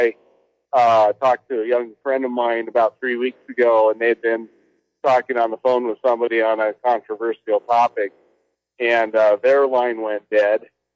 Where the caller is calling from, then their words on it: Spokane, Washington, United States; Spokane, Washington.